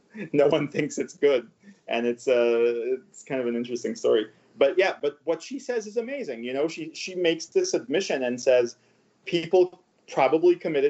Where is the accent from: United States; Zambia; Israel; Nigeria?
Israel; Tel Aviv, Tel Aviv District; I grew up in Tel Aviv. And where I grew up, everyone goes to the army.